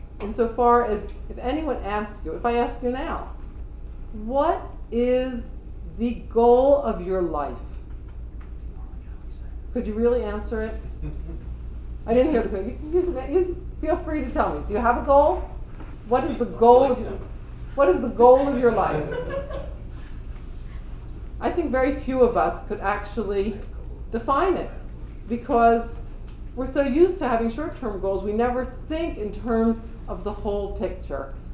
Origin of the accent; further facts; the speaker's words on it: New Jersey, United States; I was raised in New Jersey.